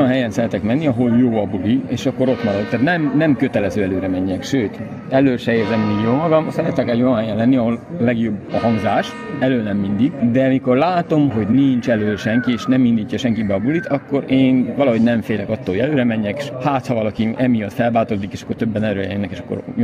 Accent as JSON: {"language": "Hungarian", "town": "Oradea", "region": "Bihor", "country": "Romania", "said": "tehát én nagyváradi vagyok"}